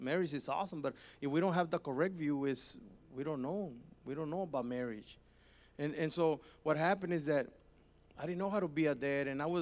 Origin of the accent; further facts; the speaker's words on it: Mexico; So my life was, I grew up in Mexico.